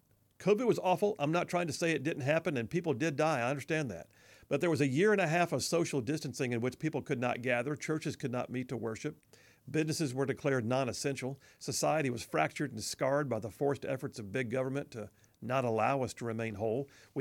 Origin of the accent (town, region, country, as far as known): United States